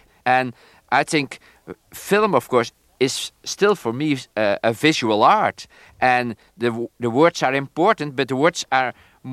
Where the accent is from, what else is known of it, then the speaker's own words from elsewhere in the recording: Netherlands; I grew up, when I was a child, I grew up in Holland, and we were occupied by the Germans at that time.